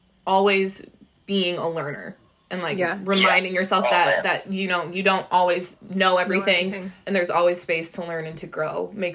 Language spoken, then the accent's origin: English; Iowa, United States; Doesn't even matter that we're from Iowa.